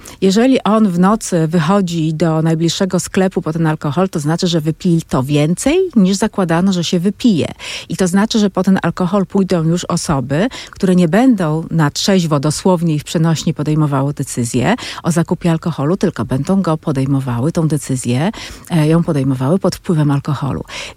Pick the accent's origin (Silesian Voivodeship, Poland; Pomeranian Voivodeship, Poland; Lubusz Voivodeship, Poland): Lubusz Voivodeship, Poland; ja jestem z Lubuskiego, kultura picia wina to jest coś, co też jest takim elementem tożsamości w moim regionie